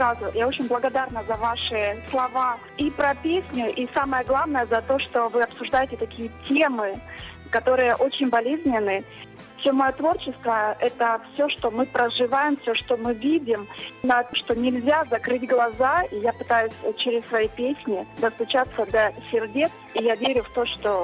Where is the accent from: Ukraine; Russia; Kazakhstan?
Ukraine; Berdyansk, Zaporizhzhia Oblast; мой город изначально, откуда я родом, город Бердянск, на Азовском море.